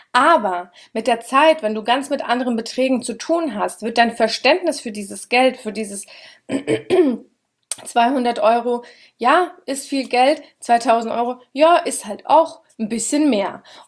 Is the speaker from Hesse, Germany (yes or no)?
yes; Schotten, Hesse, Germany; Also Schotten, da wo ich herkomme, das sind ungefähr 12.000 Einwohner mit den Käffern drumherum, verständlicherweise, also nicht direkt Kernstadt Schotten. Und es ist eine Kleinstadt. Und unsere größere Stadt, Großstadt ist Gießen.